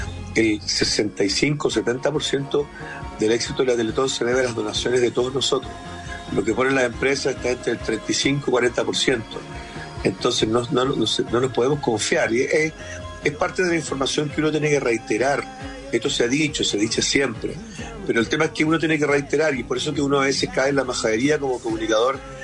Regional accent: Chile; Yo cambié de domicilio, pero sigo siendo el gran chileno que soy

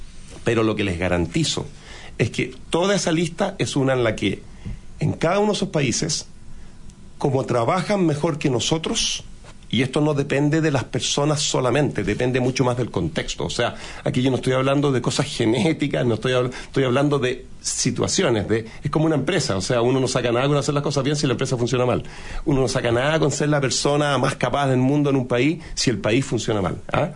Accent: Ñuñoa, Santiago Metropolitan Region, Chile; born there; also born or lived in Providencia; yo nací en Ñuñoa y Providencia, o sea, clase media acomodada en la realidad chilena

